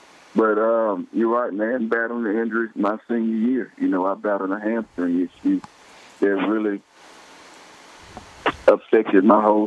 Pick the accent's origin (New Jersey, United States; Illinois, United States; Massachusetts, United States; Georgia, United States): Georgia, United States; Atlanta; he was a guy that I looked up to growing up in Atlanta. You know, people always compared me to him in high school and even at Tennessee